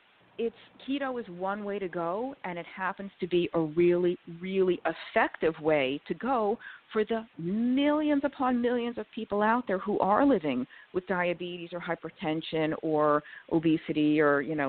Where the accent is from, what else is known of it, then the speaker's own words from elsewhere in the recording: New York, United States; I mean, I was born and raised in New York. I ate a bagel the size of my head, like, every morning